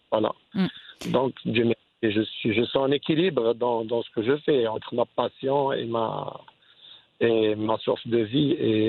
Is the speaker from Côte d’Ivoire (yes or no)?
yes; Côte d’Ivoire; born there; je suis reparti en Côte d'Ivoire parce que c'est mon pays natal. Je suis né en Côte d'Ivoire